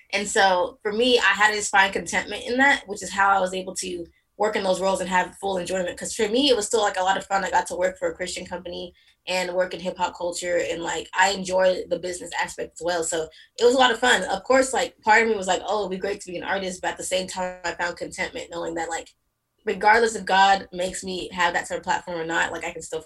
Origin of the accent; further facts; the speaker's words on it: Texas, United States; also born or lived in Nigeria; I was actually born in Nigeria, and then my family came over to the U.S., and so essentially I grew up in Texas.